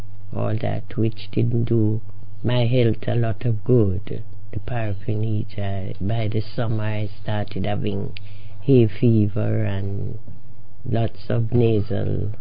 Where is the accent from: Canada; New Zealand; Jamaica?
Jamaica; Saint Elizabeth; born there; moved away as an adult; now in England; I was born in St. Elizabeth, Jamaica.